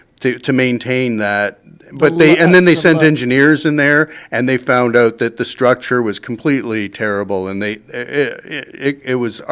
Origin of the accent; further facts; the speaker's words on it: London, Ontario, Canada; my hometown. And let me tell you, growing up in London, Ontario, back in the 70s